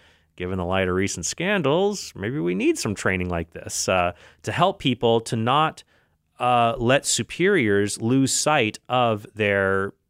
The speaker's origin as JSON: {"language": "English", "country": "United States", "said": "I prefer Boeing, but I'm an American guy, so what do you expect?"}